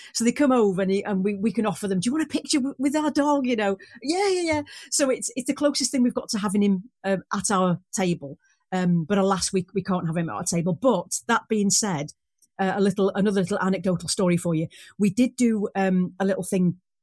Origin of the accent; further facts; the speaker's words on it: Wales, United Kingdom; For people who don't know, I am Welsh, born and bred.